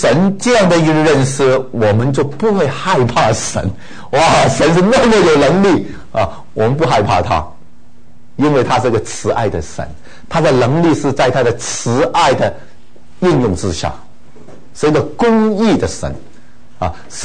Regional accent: China; 我们中国民族其实啊，真的非常的，可以说是比犹太民族比较起来，可能我们觉得我们比犹太人还好一点。

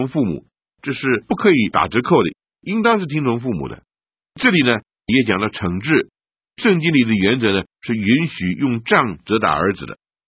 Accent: China; 今天呢在我们中国人来讲呢，也有些顽劣的孩子真是不听管教的时候呢贻羞父母，

